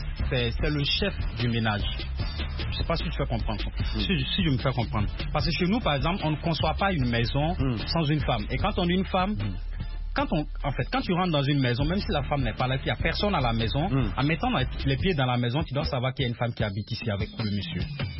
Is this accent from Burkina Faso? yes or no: yes; Burkina Faso; Chez nous, au Burkina, par exemple.